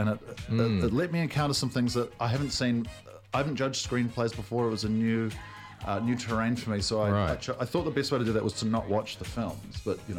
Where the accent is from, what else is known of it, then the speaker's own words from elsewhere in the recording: New Zealand; The 26th, I'm being from New Zealand.